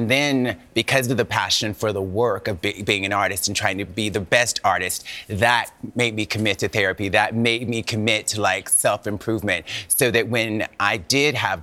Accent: Mobile, Alabama, United States; I'm from Mobile, Alabama.

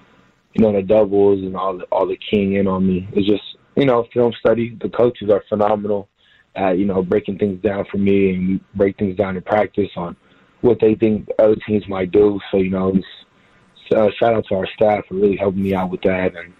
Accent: Houston, Texas, United States; now in San Diego, United States

